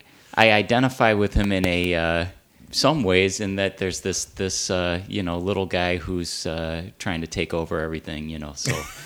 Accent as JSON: {"language": "English", "town": "Ann Arbor", "region": "Michigan", "country": "United States", "tie": "born or raised there", "said": "growing up in Ann Arbor in the 90s"}